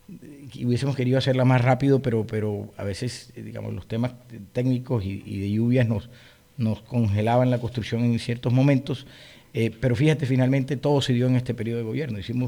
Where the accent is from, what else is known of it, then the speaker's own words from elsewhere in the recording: Colombia; los grandes perdedores somos todos los colombianos